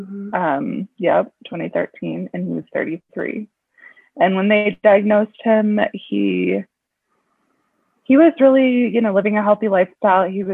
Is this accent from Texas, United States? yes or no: no; Billings, Montana, United States; I was living in Billings at the time, and I grew up in Billings, and so we were like readjusting to Montana